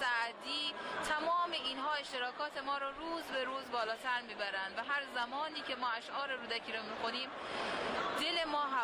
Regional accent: Mashhad, Razavi Khorasan, Iran; من به عنوان یک مشهدی

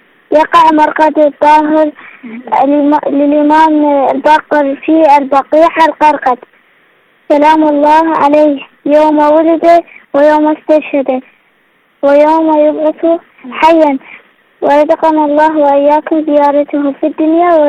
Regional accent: Iraq; من العراق

